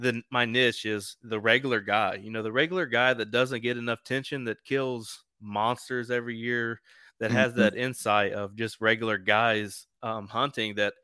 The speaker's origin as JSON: {"language": "English", "region": "Indiana", "country": "United States", "said": "I'm from East Central Indiana."}